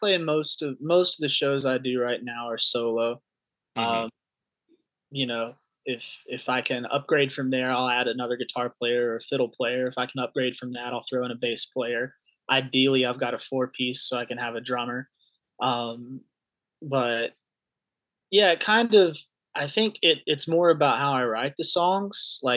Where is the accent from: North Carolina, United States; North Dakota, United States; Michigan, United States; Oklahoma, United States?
North Carolina, United States; Western North Carolina is the home base, but I'm kind of comfortable playing anywhere in my home state right now.